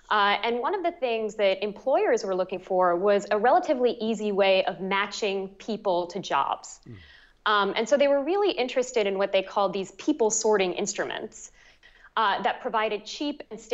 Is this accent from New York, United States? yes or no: yes; New York, United States; now in Canada; Yeah, no, and actually, I'm a New Yorker. I'm not a Canadian. I just moved here at the right time.